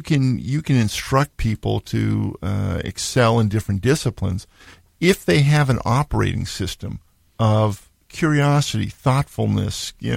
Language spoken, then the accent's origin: English; Needham, Massachusetts, United States; I grew up in Needham, Mass, right down the street from Wellesley College